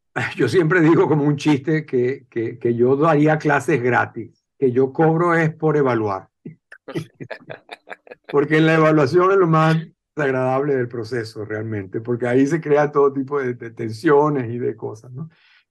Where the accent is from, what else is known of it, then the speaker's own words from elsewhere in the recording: Venezuela; moved away as an adult; yo lo que siento es que inevitablemente soy venezolano. Es decir, digamos, yo no salí de Venezuela, sino ya casado y con hijos a los 30 años a estudiar afuera, digamos. Es decir, mi vida transcurrió en Venezuela.